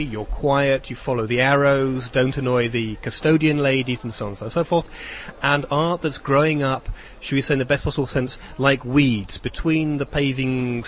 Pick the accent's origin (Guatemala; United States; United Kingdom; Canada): United Kingdom; England; now in Czech Republic; being an Englishman, a foreigner in the Czech context, I'm now the chairman of the fine arts section.